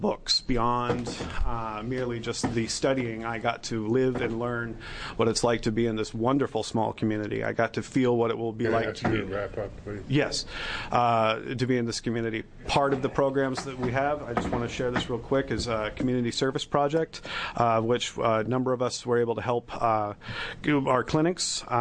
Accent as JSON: {"language": "English", "town": "Albany", "region": "New York", "country": "United States", "tie": "born or raised there", "also_born_or_lived": "Eugene, Oregon", "moved": "yes", "said": "I grew up in Albany, and when I left Albany in the early 90s, I was nowhere on the medical school path."}